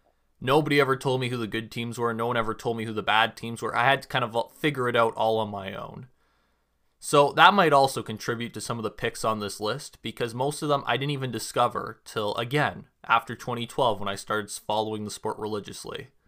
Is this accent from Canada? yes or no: yes; Canada; So because I'm from Canada, I think I have a little bit of a different perspective on the sport because I didn't grow up with a lot of people watching it around me.